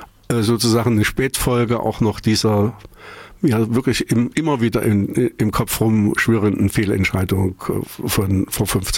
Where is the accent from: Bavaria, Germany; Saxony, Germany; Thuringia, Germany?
Thuringia, Germany; Erfurt; Und damit sind wir als Erfurter vorgeprescht und stehen dann dumm da.